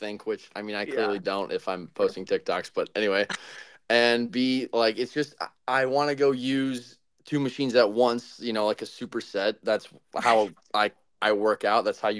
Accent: Chicago, Illinois, United States; I am from Chicago, Illinois. I'm from a suburb outside of Chicago, but I just say Chicago is a general area

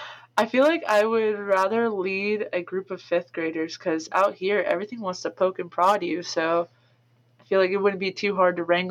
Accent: Texas, United States; So for me, I'm originally from Southeast Texas, so I came from the swamps and stuff.

